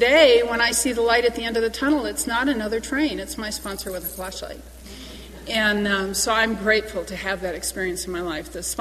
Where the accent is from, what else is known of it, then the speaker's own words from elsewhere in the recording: Midwest, United States; I grew up in the Midwest, as I said, and I didn't drink in high school.